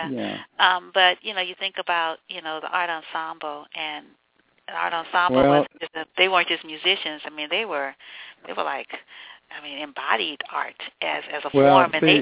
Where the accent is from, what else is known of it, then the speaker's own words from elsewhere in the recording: San Francisco, California, United States; My family migrated here from New Orleans in the 60s, and I grew up in San Francisco.